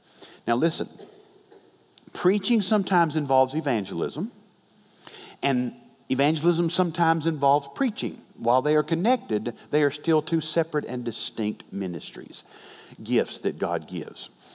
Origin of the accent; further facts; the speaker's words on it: Fayetteville, Georgia, United States; There was a man in the church where I grew up down in Fayetteville, Georgia.